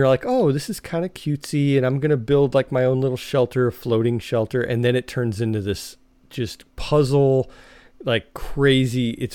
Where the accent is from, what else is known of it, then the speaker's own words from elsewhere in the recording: United States; And I'm the American.